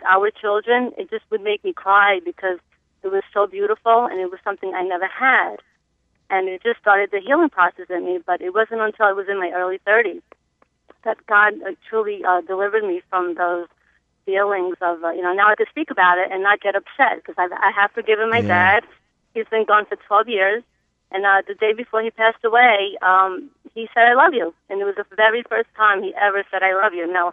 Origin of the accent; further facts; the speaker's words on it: Italy; now in United States; You know, we come from Europe, we come from Italy. And, so that when we came to America, the best thing that happened to us is that somebody led my mom to the Lord